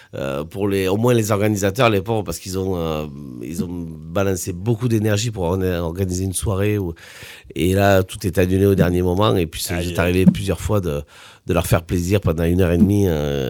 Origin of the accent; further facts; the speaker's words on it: Cahors, Occitanie, France; on est originaire d'ici, de Cahors